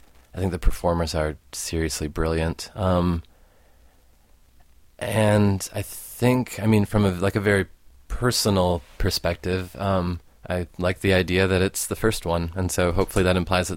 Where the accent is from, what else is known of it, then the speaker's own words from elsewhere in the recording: Detroit, Michigan, United States; moved away as an adult; now in Chicago, United States; I grew up in Detroit and then the suburbs of Detroit and then came to Chicago for school.